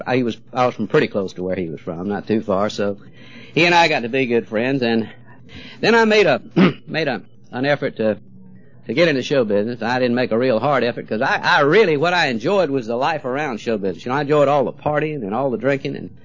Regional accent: Savannah, Georgia, United States; from Savannah, Georgia. I'd like to meet you. Going to be in town."

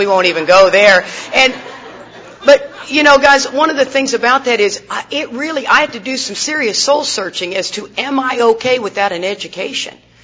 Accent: Houston, Texas, United States; I grew up in Houston, Texas. And so we'd sit in front of the 7-Eleven

